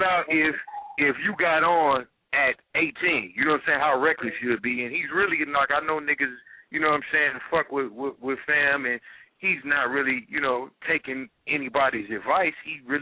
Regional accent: Chicago, Illinois, United States; Like I said, I'm from the Chicago area, you know what I mean?

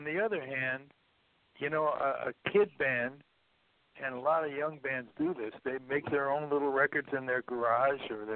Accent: New York, United States; Okay, I grew up in New York in Westchester.

